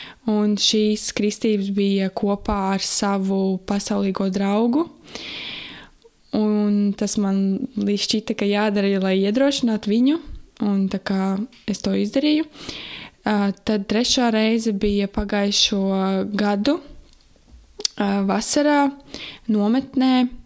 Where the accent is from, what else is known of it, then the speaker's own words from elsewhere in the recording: Saldus Municipality, Latvia; also born or lived in Netherlands / Norway; now in Ozolnieki, Latvia; man ir 22 gadi, uzaugu Kurzemes pusē, Saldus novadā.